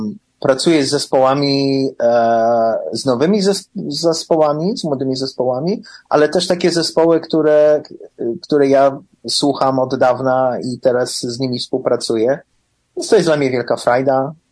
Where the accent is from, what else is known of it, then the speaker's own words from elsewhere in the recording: Chicago, Illinois, United States; wychowałem się w polskim domu, chodziłem do polskiej szkoły sobotniej przez 8 lat w Chicago, znałem ten język, nie tak dobrze jak dzisiaj, ale znałem, potrafiłem czytać, mówić i pisać po polsku